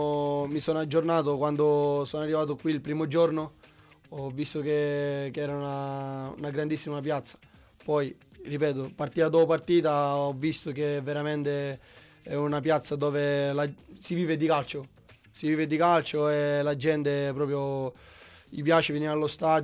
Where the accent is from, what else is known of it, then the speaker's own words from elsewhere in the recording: San Giovanni Galermo, Sicily, Italy; No, sono di San Giovanni Galermo.